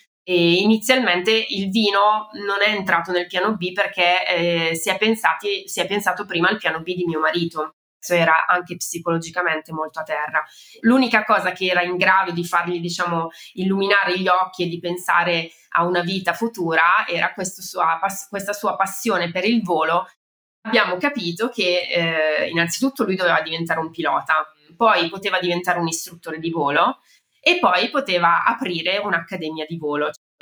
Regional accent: Bergamo, Lombardy, Italy; accent: Bergamo; Allora, io sono originaria di Bergamo, come si può sentire dal mio accento, e nasco a Bergamo nel 1982, quindi negli anni 80.

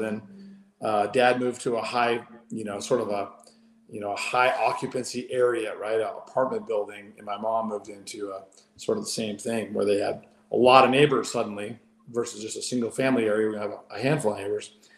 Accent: Dana Point, California, United States; so all kind of close to where I grew up in Dana Point.

